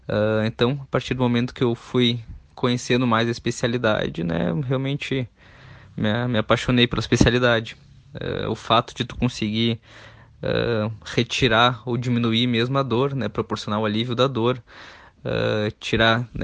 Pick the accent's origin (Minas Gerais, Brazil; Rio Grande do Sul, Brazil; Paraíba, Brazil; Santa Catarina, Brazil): Rio Grande do Sul, Brazil; Passo Fundo; Sou natural de Passo Fundo, fiz o curso de medicina na Universidade de Passo Fundo e minha residência médica no município de Tubarão